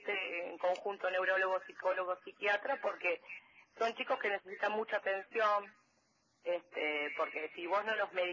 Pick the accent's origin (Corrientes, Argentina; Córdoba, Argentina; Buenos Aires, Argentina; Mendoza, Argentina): Buenos Aires, Argentina; yo soy porteña, me fui a vivir a un pueblito que se llama Puan, que está a 100 kilómetros de Bahía Blanca